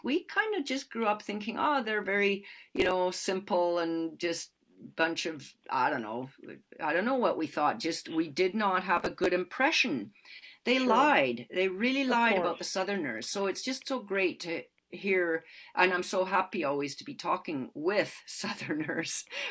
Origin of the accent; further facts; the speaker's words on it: Canada; And me, I'm living in Canada, so I grew up in Canada.